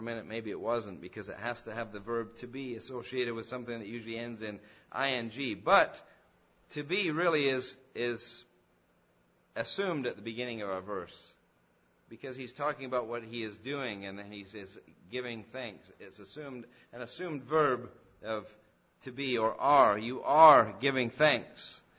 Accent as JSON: {"language": "English", "region": "England", "country": "United Kingdom", "tie": "born or raised there", "said": "I grew up in England, and in England, sometime in September, I remember a special day of thanks."}